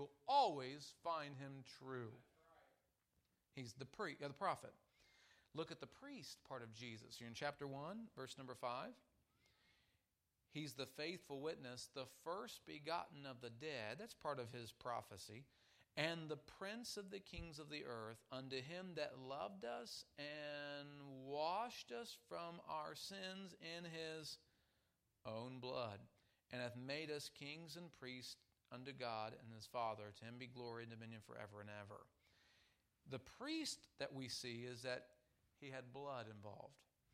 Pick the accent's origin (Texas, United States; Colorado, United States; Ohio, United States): Ohio, United States; Cincinnati; I like the Bengals. I grew up in Cincinnati.